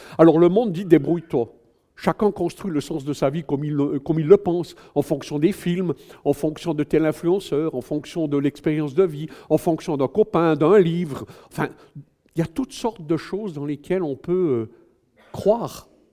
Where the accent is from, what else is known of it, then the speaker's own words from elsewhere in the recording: Switzerland; Moi, je suis Suisse, j'aurais pu être né au Bangladesh